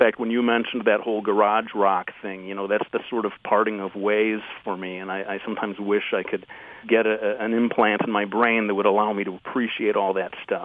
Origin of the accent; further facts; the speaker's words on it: Detroit, Michigan, United States; That's true. Yeah, you've caught me. Well, I fly the Motown flag as well, and you're right. I should be more proud of my native local sound.